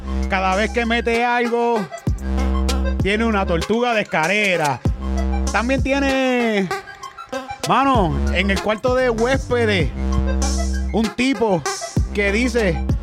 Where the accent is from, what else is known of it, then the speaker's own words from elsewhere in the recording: Puerto Rico; yo soy boricua